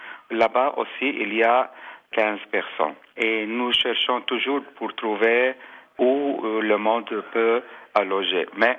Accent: Syria; French is a second language; now in Greece; comme Arménien, mais surtout comme Syrien, que je viens de la Syrie.

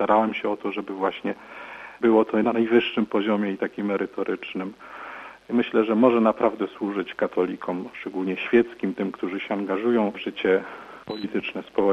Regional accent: Silesian Voivodeship, Poland; Urodziłem się na Śląsku, tutaj się wychowałem, tutaj się kształciłem.

